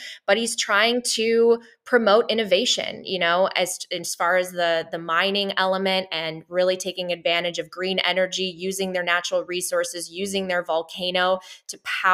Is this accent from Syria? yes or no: no; Poland; I come from the Eastern Bloc. I come from a formerly communist country, Poland, very close by.